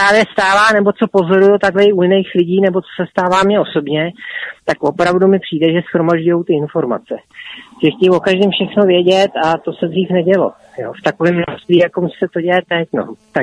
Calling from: Prague, Czechia; z Prahy a jenom k tomu předchozímu tématu, k té hodince předchozí.

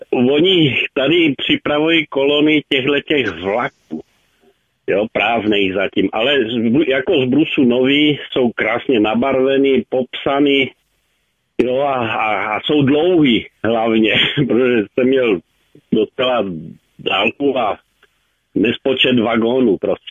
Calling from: Karlovy Vary, Karlovy Vary Region, Czechia

